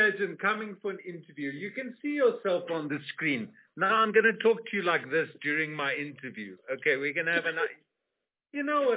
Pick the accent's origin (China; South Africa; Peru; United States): South Africa; Cape Town, Western Cape; as a youngster, I grew up in Cape Town, Chair, and I used to walk from just below the cable station to Friedhoek, where my primary school was, and back again.